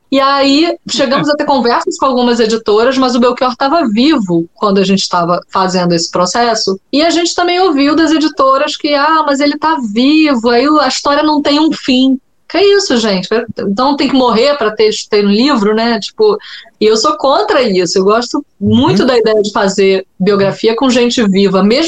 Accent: Brazil; Mas eu sou brasileira

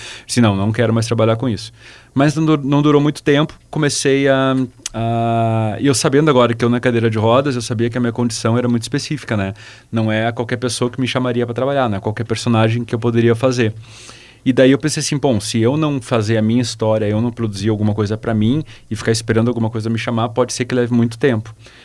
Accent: Cachoeira do Sul, Rio Grande do Sul, Brazil; moved away as an adult; also born or lived in Porto Alegre; eu sou do interior do Rio Grande do Sul, de Cachoeira do Sul. Com 18 anos eu fui morar em Porto Alegre

